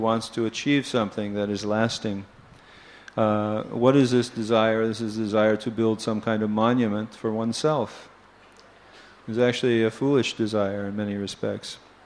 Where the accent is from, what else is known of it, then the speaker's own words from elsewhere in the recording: Alachua, Florida, United States; I'm from Alachua, Florida. Everyone hears about Alachua, right?